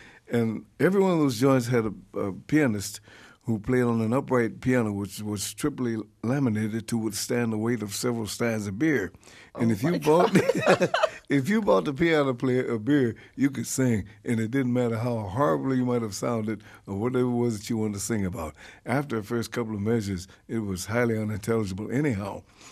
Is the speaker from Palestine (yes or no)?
no; St. Louis, Missouri, United States; It was sort of a put-on of the old singers back in my hometown in St. Louis.